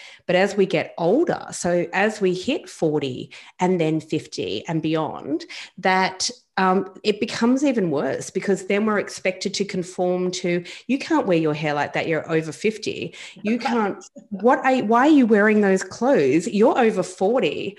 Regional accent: Australia; as I grew up in Australia, you grew up in America.

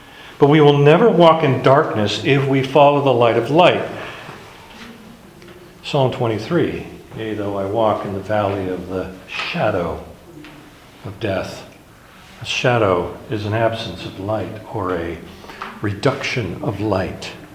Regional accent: Alaska, United States; Growing up in Alaska, on the state flag of Alaska is the Big Dipper.

